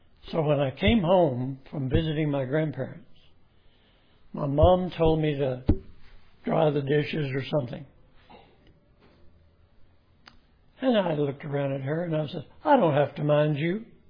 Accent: Dallas, Texas, United States; I was raised in East Dallas. I went to school in East Dallas. East Dallas is a neighborhood.

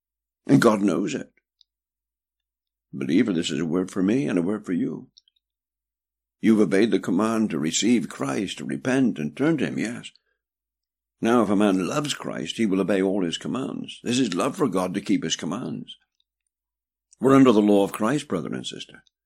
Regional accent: England, United Kingdom; I'm an Englishman.

